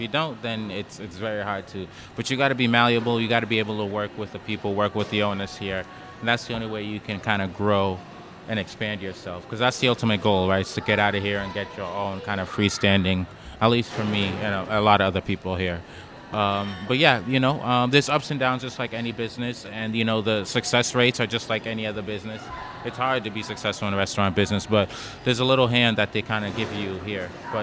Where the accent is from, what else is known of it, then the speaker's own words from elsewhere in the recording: Boston, Massachusetts, United States; now in New Orleans, United States; I grew up in Boston, but around a majorly Haitian community. I came back down here about 6 years ago